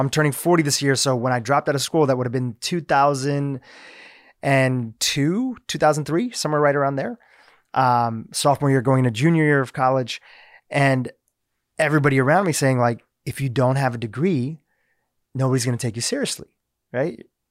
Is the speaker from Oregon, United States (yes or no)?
no; Delaware, United States; And then I grew up in Delaware. I started doing stuff for like banks. There's a lot of banks in Delaware